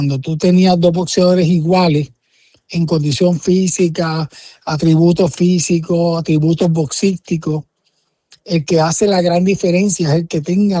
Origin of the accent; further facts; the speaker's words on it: Puerto Rico; el favoritismo que uno puede sentir como puertorriqueño